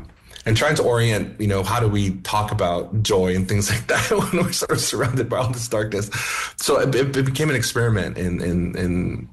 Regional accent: Gallup, New Mexico, United States; I have a very ambivalent relationship with Gallup. Again, I consider it my hometown, right? As a border town, it carries so much of my childhood, right? I feel like my memories of Gallup and growing up are sort of divided.

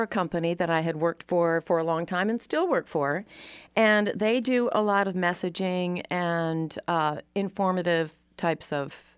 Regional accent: New England, United States; Well, I'm not from Georgia. I'm from New England.

